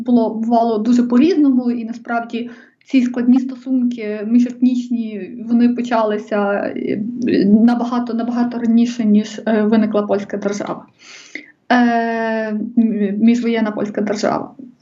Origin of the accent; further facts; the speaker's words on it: Galicia, Ukraine; Ми, як галичани, хотіли б себе бачити належно.